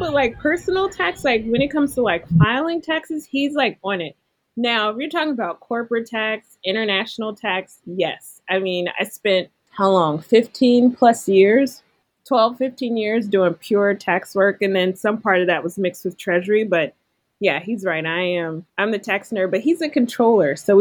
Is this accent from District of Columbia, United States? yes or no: no; Ohio, United States; I grew up in Ohio, so that was the newspaper there.